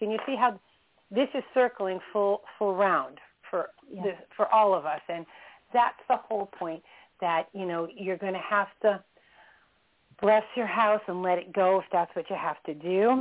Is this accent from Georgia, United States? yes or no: no; Merrick, New York, United States; talking about my childhood home, that's where I grew up in Merrick.